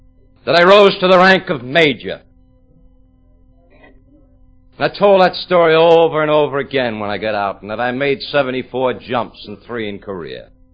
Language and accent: English; Worcester, Massachusetts, United States; I was born in 1925 in Worcester, Massachusetts. Before you take out your calculators, I'm 55 years old. I was born the son of Irish immigrant parents, a mother that couldn't read and write, and I was embarrassed about that.